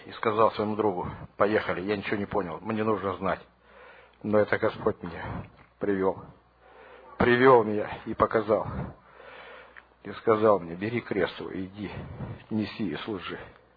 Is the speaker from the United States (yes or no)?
yes; Portland, United States; я из Портленда.